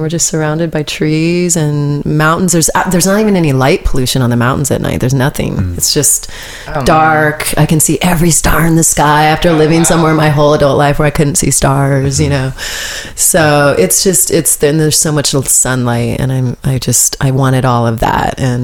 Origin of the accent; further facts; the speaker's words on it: California, United States; And then I'm just going to drive to Cali because I'm from California.